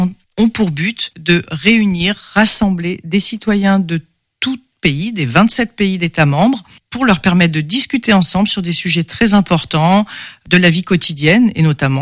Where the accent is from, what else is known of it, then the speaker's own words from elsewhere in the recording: Provence-Alpes-Côte d'Azur, France; now in Meigné-le-Vicomte, France; j'ai presque 62 ans. Je suis provençale d'origine et j'habite le Maine-et-Loire depuis 17 ans, à Meignet-le-Vicomte particulièrement.